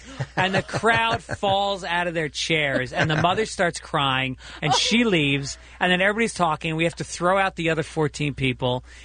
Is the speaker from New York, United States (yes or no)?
yes; New York, United States; Well, I grew up in New York marching every year with the Ancient Order of Hibernians from the Bronx, my grandfather and my aunts and uncles.